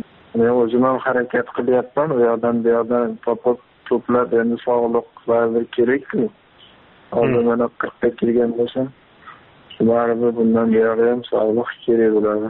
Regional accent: Andijan Region, Uzbekistan; born there; Andijon viloyatida tug'ilganman.

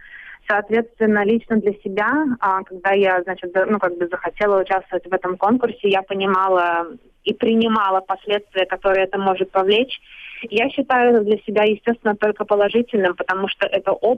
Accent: Saint Petersburg, Russia; born there; also born or lived in Ukraine; Дедушка сам по национальности татарин. Я родилась в Санкт-Петербурге.

